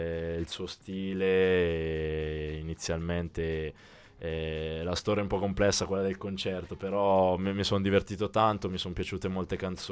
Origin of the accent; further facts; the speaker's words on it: Umbria, Italy; So umbro, dai, tagliatelle e tartufo